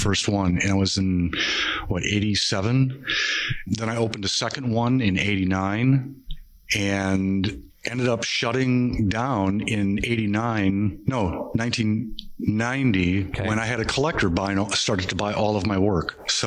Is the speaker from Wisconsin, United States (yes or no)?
yes; Milwaukee, Wisconsin, United States; But I went to high school here. I'm from Milwaukee.